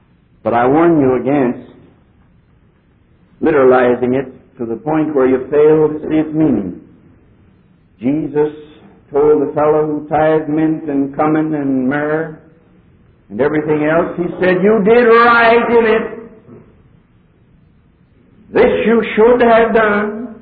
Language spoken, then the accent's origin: English; Pennsylvania, United States; I come from Pennsylvania.